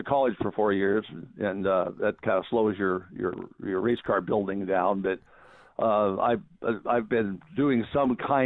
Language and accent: English; Seattle, Washington, United States; also born or lived in Tacoma; I was born in Tacoma, and I moved to Seattle with my parents when I was in. And I grew up in West Seattle